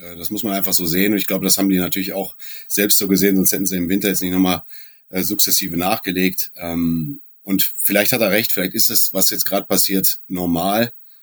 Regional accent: Dortmund, North Rhine-Westphalia, Germany; als gebürtiger Dortmunder

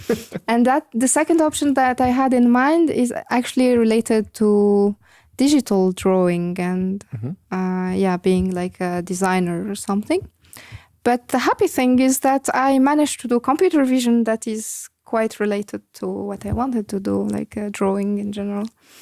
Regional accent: Ariana, Ariana Governorate, Tunisia; English is a second language; now in Luxembourg; I grew up in Tunisia, in the capital, in a city called Ariana, next to the capital. I mean, it's part of the capital.

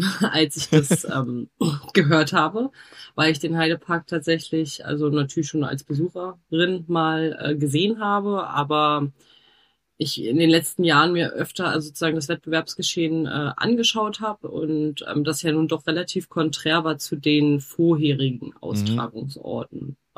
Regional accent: Berlin, Germany; born there; lebe ansonsten im schönen Erzgebirge in Sachsen, bin allerdings gebürtige Berlinerin.

